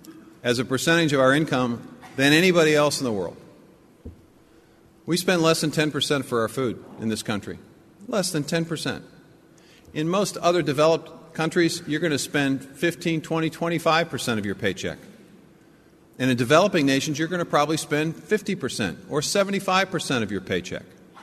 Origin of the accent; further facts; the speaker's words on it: United States; let me thank you for 2 additional opportunities that I have as an American because of you.